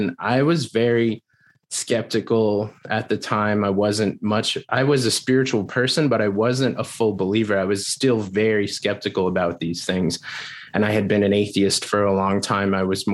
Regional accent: Corrales, New Mexico, United States; also born or lived in Albuquerque; outside of Albuquerque, New Mexico, is a little village called Corrales. And that's where I moved when I was around six from Albuquerque.

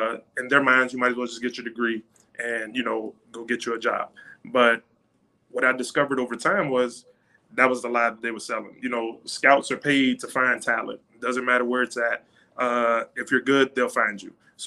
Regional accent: Miami, Florida, United States; I'm originally from Miami, Florida, in Overtown, raised by a single parent.

